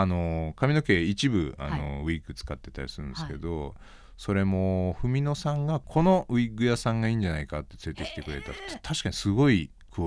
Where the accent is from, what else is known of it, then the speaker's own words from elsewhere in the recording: Fukuoka, Japan; 僕と同じ福岡出身でなもんで、大阪弁がめちゃくちゃちょっと苦労してましたけどね